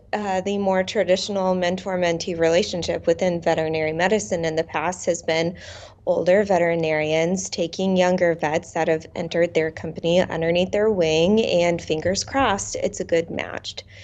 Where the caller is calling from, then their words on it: Indianapolis, Indiana, United States; Yes, I'm from Indianapolis. So the Midwest is getting hit hard this week by ice and snow.